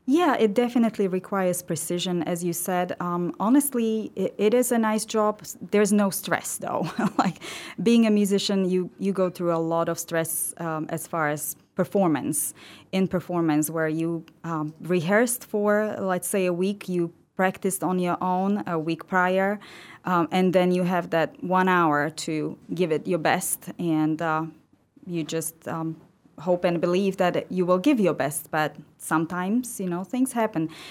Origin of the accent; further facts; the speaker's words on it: Žilina, Žilina Region, Slovakia; also born or lived in Bratislava; So when we travel from the capital where I lived later on to Žilina, to my hometown, I think there are about 3 or 4 castles just along the highway.